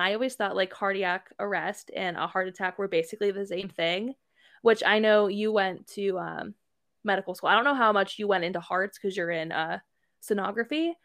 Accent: Canton, United States; while they were in Canton visiting family, which is my hometown. So hey, Canton.

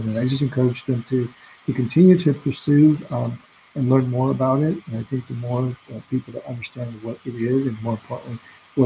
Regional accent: California, United States; So I grew up mostly in Orange County, and I initially was, I think like many Asian Americans, had an interest in biology

